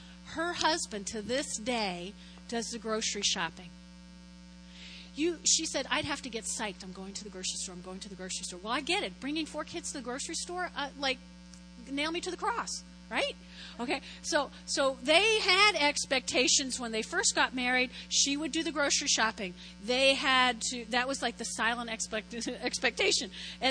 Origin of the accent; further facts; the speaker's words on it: New Jersey, United States; also born or lived in Brooklyn; First off, I was born in Brooklyn, raised in North Jersey. They only had squirrels.